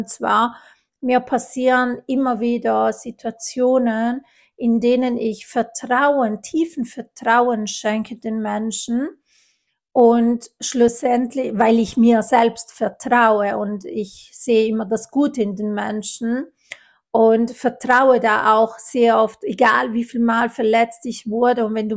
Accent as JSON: {"language": "German", "country": "Italy", "said": "ich bin ja Italienerin"}